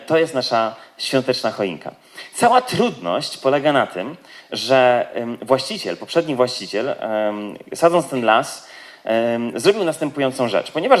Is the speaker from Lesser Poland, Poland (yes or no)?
yes; Kraków, Lesser Poland, Poland; mieszkamy na wsi, chociaż pochodzę z Krakowa, od wielu, wielu lat marzyliśmy o tym, żeby przeprowadzić się na wieś i to marzenie udało nam się